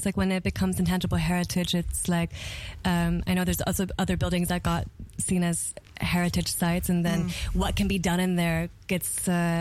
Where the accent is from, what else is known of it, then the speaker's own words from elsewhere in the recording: United States; now in Berlin, Germany; I was living in Berlin before, and I'm from the States.